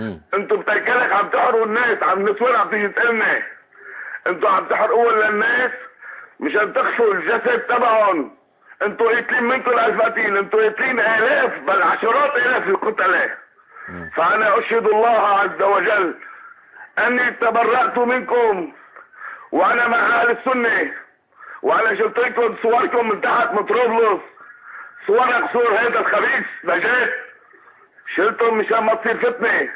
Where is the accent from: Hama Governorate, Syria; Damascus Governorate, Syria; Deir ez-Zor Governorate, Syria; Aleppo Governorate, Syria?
Hama Governorate, Syria; Hama; انا من حماة وافتخر باهل حماة